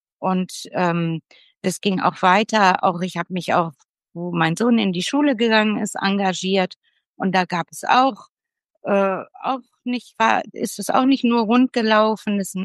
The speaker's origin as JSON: {"language": "German", "town": "Solingen", "region": "North Rhine-Westphalia", "country": "Germany", "tie": "born or raised there"}